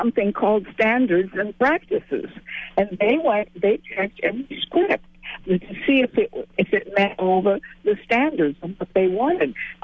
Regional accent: Albert Lea, Minnesota, United States; And I am from the Midwest, being from Albert Lea, Minnesota.

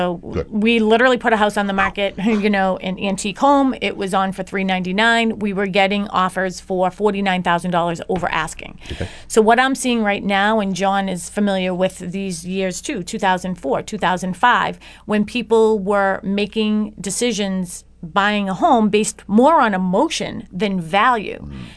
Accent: Boston, Massachusetts, United States; So when I grew up in Dorchester, we used to go to parties in these apartments in Southie

